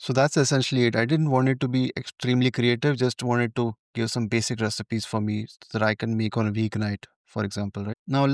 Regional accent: India; So I'm Indian, just for a context. So as an Indian, I try to make veg pulao

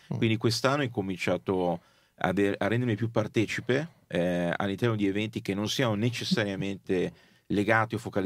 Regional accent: Genoa, Liguria, Italy; moved away as an adult; Però sono nato e cresciuto a Genova fino all'età più o meno di 18 anni, da quando poi, diciamo inevitabilmente, sono andato fuori dall'Italia

